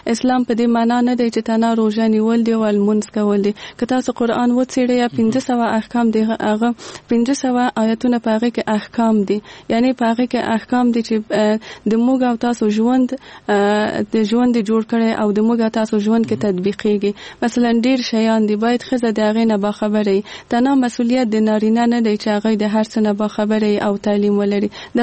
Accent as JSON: {"language": "Pashto", "region": "Kabul", "country": "Afghanistan", "tie": "born there", "said": "زه په کابل کې زیږیدلې یم او دلته مجوند کړی."}